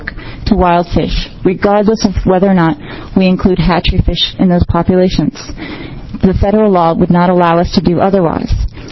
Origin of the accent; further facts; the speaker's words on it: New England, United States; It's a state that's dear and near to me as I grew up in New England.